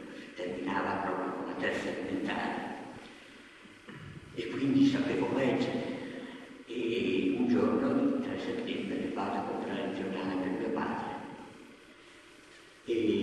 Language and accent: Italian; Ferrara, Emilia-Romagna, Italy; un bambino, figlio di una famiglia ebraica ferrarese, io sono di Ferrara, ferrarese da almeno 300 anni, perché un rabbino … nel 1600 era a Ferrara